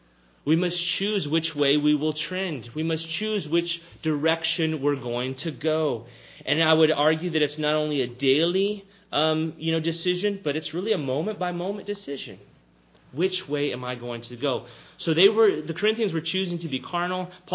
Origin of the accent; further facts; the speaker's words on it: Texas, United States; Now, growing up in South Texas, I liked the word carne because it meant there was meat in there.